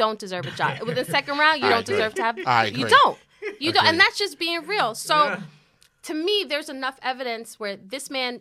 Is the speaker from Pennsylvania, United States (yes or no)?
no; New York, United States; like, just based on, like, as a New Yorker, like, who is skeptical of everything.